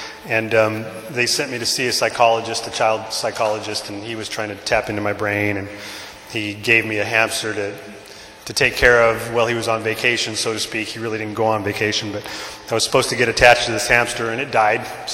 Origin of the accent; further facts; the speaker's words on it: Pico Rivera, California, United States; born there; I was born in Pico Rivera, California in 68, and that's where Chris is from.